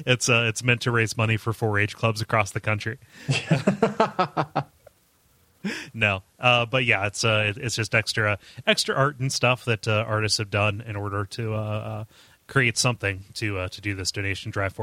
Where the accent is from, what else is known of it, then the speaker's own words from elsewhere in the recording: Mansfield, Ohio, United States; So people would call Mansfield, my hometown. Or the city near my hometown, Mantucky